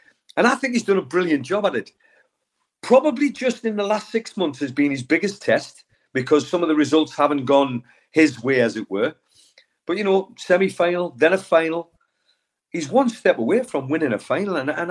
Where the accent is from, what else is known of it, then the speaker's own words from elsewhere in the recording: England, United Kingdom; I always go into a competition as an Englishman, a proud Englishman.